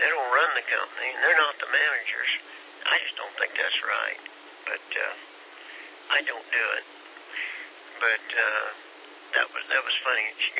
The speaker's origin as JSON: {"language": "English", "region": "Kansas", "country": "United States", "said": "I didn't change my watch, Shane, and I was from Kansas. We're a little slow, you know."}